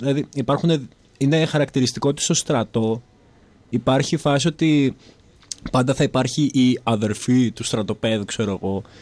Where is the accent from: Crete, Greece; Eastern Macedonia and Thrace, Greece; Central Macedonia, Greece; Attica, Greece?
Central Macedonia, Greece; Thessaloniki; Θεσσαλονίκη.